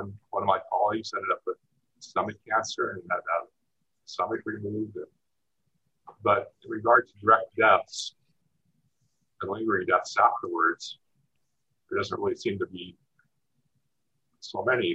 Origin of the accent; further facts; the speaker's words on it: West Coast, United States; and people on the West Coast, I'm from the West Coast, were very concerned